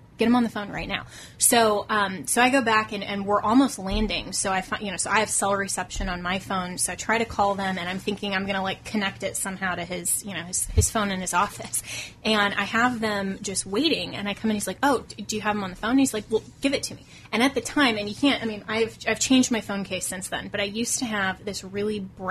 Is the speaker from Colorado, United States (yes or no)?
yes; Colorado, United States; And Colorado, of course, is my home state.